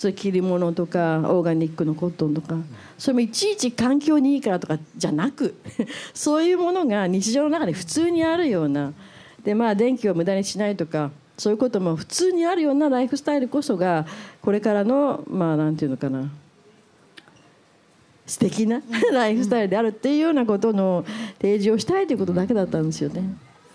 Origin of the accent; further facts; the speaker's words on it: Tokyo, Japan; 私もまあ東京で生まれて育ってるんであれなんですけど